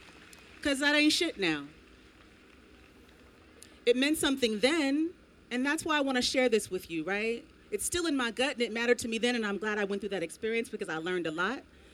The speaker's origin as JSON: {"language": "English", "town": "Salem", "region": "Oregon", "country": "United States", "tie": "born or raised there", "also_born_or_lived": "Portland", "said": "I'm an Oregon girl. I grew up in Salem and North and Northeast Portland."}